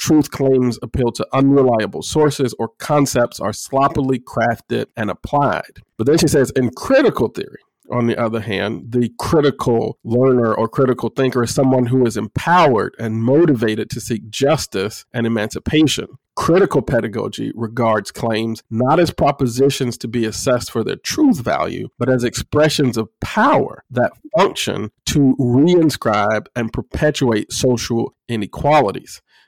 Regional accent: Illinois, United States; She's a professor of philosophy at Illinois State University in my home state.

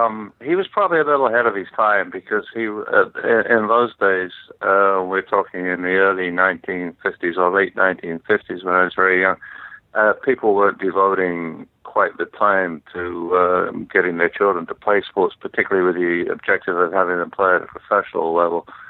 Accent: London, United Kingdom; Grew up in London, England.

